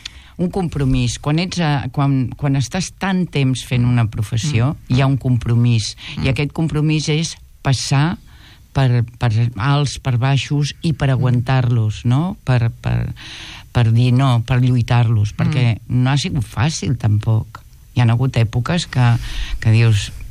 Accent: Artés, Catalonia, Spain; Jo vaig arribar d'Artés, al meu poble del Bages

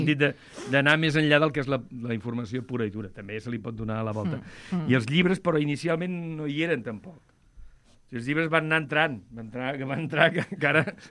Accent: Vila-seca, Catalonia, Spain; born or raised there

